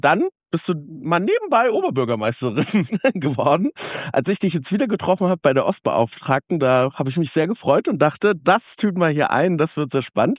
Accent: Lusatia, Germany; Ich komme aus der Lausitz, ich bin da groß geworden. Ich sag immer, ich bin Ossi of Color

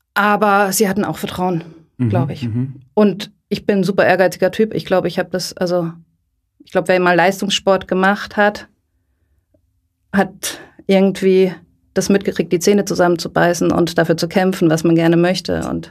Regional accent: Lörrach, Baden-Württemberg, Germany; Ich bin in der Nähe von Basel in Lörrach groß geworden.

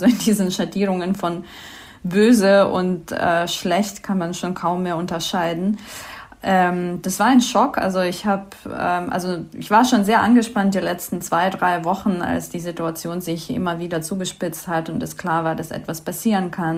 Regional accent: Kyiv, Ukraine; now in Berlin, Germany; Ich komme aus Kiew, aus der Hauptstadt der Ukraine. Ich wohne seit 13 Jahren in Berlin

